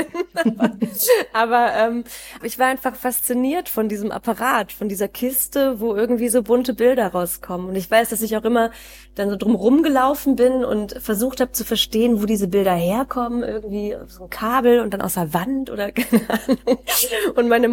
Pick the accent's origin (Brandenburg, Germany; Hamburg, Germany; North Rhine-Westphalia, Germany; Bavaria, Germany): North Rhine-Westphalia, Germany; Solingen; also born or lived in Königswinter; Die meiste Zeit meiner Kindheit habe ich in Solingen verbracht. Und dann war ich 2 Jahre in Königswinter.